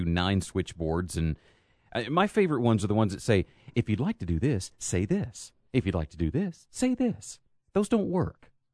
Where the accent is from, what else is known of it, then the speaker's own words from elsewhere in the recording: United States; I'm an American. Absolutely. I am a U.S. American.